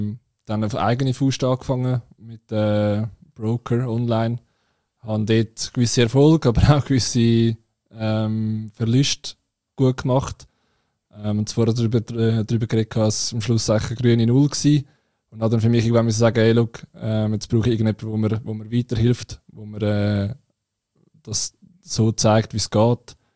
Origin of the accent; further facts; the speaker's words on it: Zurich, Switzerland; ich komme aus dem Zürcher Unterland.